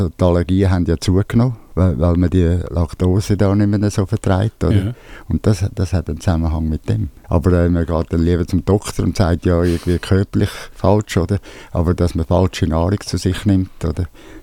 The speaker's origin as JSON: {"language": "German", "region": "Zurich", "country": "Switzerland", "tie": "born or raised there", "lives_now": "Bernese Jura, Switzerland", "said": "Ich bin Werkbauer im Berner Jura, bin eigentlich Bündner, in Zürich aufgewachsen."}